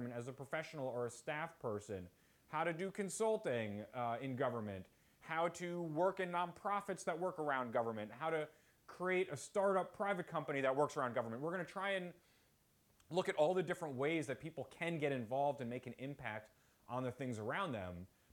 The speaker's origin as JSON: {"language": "English", "town": "South Orange", "region": "New Jersey", "country": "United States", "tie": "born or raised there", "said": "So when I ran for mayor in my hometown in South Orange 2011, that election ended up being a little close."}